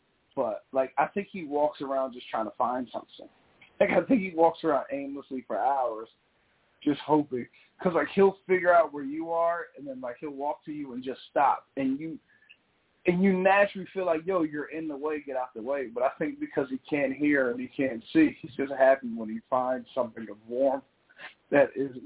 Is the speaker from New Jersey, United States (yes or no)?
yes; New Jersey, United States; growing up in New Jersey, I saw a lot of Spanish people.